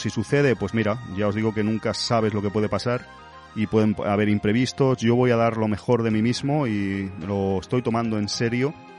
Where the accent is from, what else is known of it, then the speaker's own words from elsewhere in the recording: Spain; me empujó a comprarme una bicicleta aquí en España, en mi país.